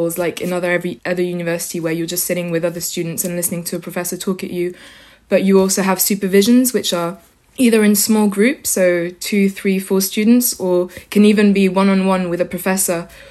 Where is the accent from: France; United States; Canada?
France; English is a second language; I come from France.